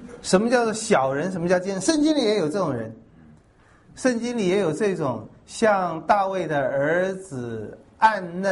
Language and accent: Chinese; Taiwan; 我们台湾人起码以前也不太喜欢做公务员